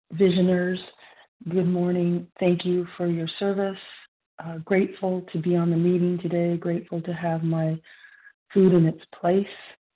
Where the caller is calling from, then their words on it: California, United States; I'm calling from Central Coast, California. I'm between San Francisco and Monterey.